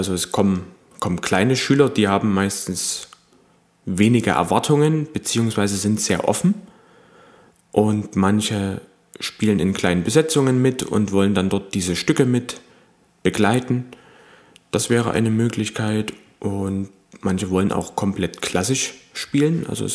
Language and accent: German; Lichtenstein, Saxony, Germany; Ich stamme aus Liechtenstein, das ist Westsachsen, zwischen Zwickau und Chemnitz und war im Landkreis Zwickau auf der Musikschule.